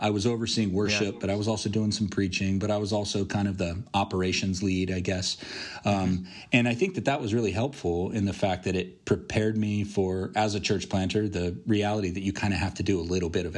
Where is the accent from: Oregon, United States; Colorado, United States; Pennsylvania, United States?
Oregon, United States; Corvallis; coming home and getting a chance to church plant in my hometown was really an opportunity to say, hey, you know, God's bringing me full circle, sort of back home, where I left as soon as I could after I graduated high school